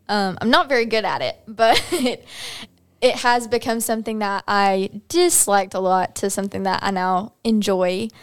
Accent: Fayetteville, Alabama, United States; I grew up in Fayetteville, Alabama. I'm still living there currently right now while I'm finishing school.

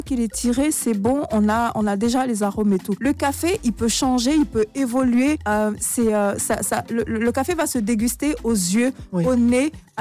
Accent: Montagnes, Côte d’Ivoire; also born or lived in abroad; Et quand je suis venue en Côte d'Ivoire, je suis partie dans ma région naturellement.

